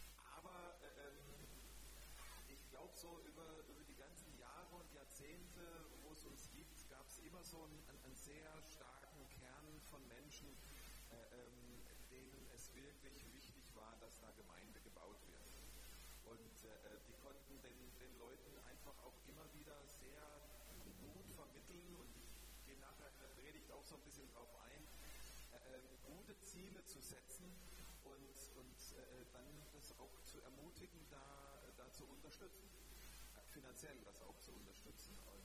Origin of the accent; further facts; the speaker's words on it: Baden-Württemberg, Germany; Ich komme ja aus der Gegend, ich komme aus der Nähe von Bischofsheim, Renkheim, Wertheim da hinten raus, Bad Mergentheim.